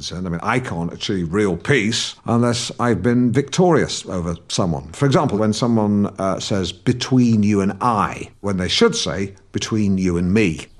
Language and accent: English; England, United Kingdom; moved away as an adult; now in Los Angeles, United States; In the words of … I'm an Englishman in LA. You know, I work in the media, I'm creative.